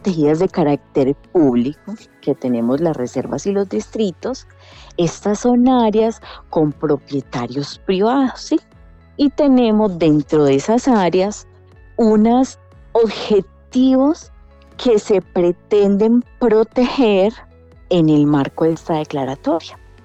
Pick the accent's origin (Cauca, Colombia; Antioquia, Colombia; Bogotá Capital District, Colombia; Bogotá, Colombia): Antioquia, Colombia; como colombianos, como antioqueños que somos.